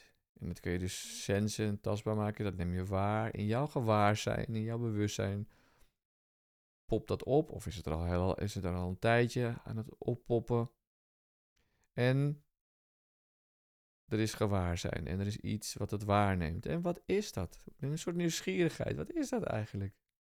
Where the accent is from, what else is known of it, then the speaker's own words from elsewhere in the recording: Alkmaar, North Holland, Netherlands; En ik kom zelf uit de Bergen en Alkmaar ieder geval aan die kant van de Noordzeekust.